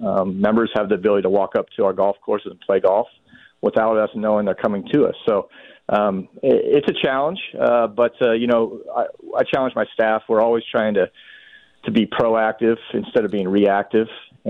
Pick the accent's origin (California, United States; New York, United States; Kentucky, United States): California, United States; I'm originally from California. My whole family still lives out there.